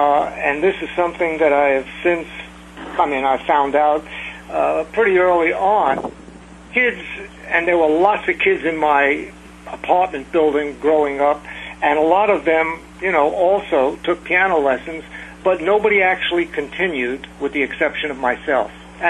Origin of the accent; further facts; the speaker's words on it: Bronx, New York, United States; born there; I was born in the Bronx.